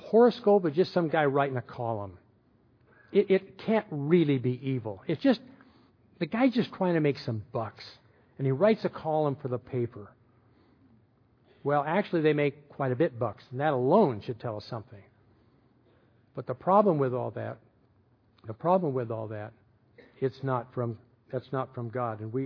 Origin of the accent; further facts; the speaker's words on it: Portland, Oregon, United States; When I was growing up in Portland, a couple of times I would ride my bike up to 82nd Street